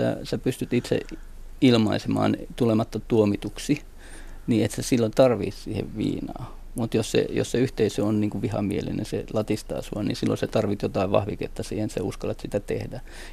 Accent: England, United Kingdom; Eihän Suomi tässä ole niin mikään ainutlaatuinen kulttuuri. Että no, meillä Englannissa on esimerkiksi samanlaista kulttuuria.

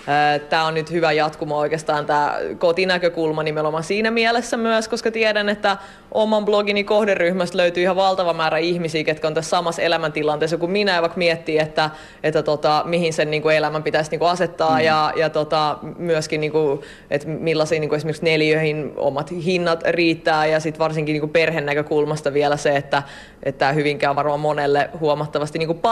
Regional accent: Hämeenlinna, Kanta-Häme, Finland; now in Helsinki, Finland; No mä itse olen kasvanut Hämeenlinnassa, opiskellut Tampereella ja sitten asunut Helsingissä nytten töiden puolesta

